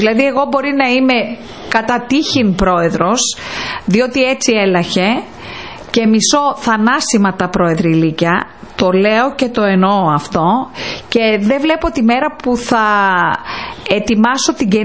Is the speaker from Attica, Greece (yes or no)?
no; Lefkada, Ionian Islands, Greece; Έτσι κι αλλιώς είμαι από τη Λευκάδα.